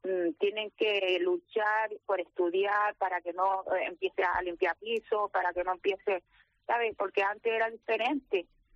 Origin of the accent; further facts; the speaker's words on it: Las Palmas de Gran Canaria, Canary Islands, Spain; born there; Nací en Chile, en la carretera de Chile, número 18, de Guanarteme para arriba, antes de llegar a Las Torres.